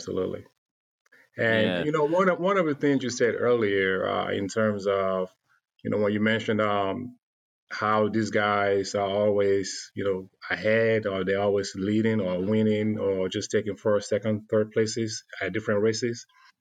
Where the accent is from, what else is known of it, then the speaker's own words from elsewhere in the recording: Nigeria; now in United States; I can remember growing up in Nigeria